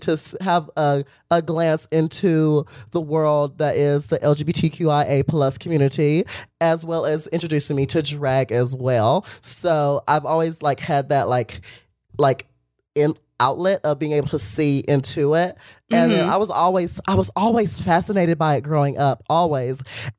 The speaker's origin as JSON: {"language": "English", "town": "Ramseur", "region": "North Carolina", "country": "United States", "lives_now": "Los Angeles, United States", "said": "No, finally, you are correct. I am from North Carolina, Ramsur."}